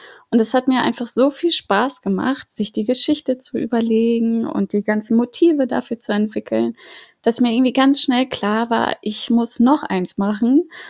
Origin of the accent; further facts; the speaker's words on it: Flensburg, Schleswig-Holstein, Germany; now in Hamburg, Germany; hast du ja schon gesagt. Ich bin 29 Jahre alt. Ich lebe seit 10 Jahren in Hamburg. Geboren und aufgewachsen bin ich aber in Flensburg.